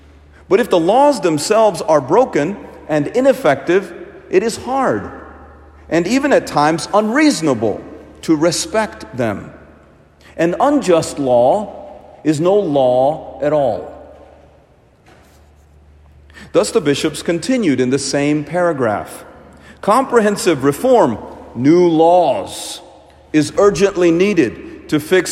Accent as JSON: {"language": "English", "country": "India", "said": "I am an immigrant from India."}